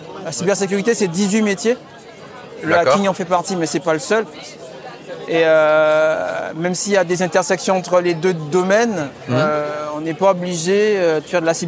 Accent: Guadeloupe, France; Alors moi, je suis un Guadeloupéen.

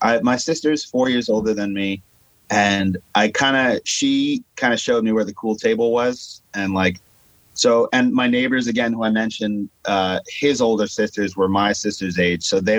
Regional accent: Long Island, New York, United States; And I'm from Long Island, New York.

